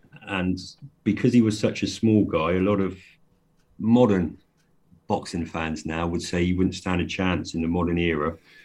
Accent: England, United Kingdom; To those listening … As you can hear, I'm an English author

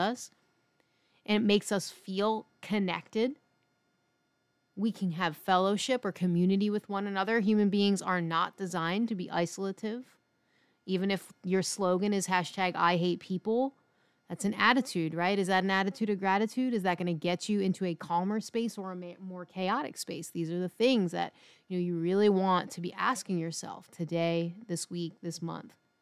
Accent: Philadelphia, Pennsylvania, United States; Maybe that's growing up in the city on the East Coast, growing up in Philly.

